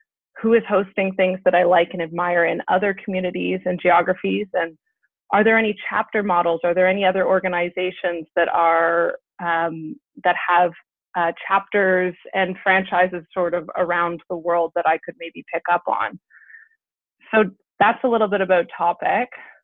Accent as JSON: {"language": "English", "country": "Canada", "said": "I'm a Canadian."}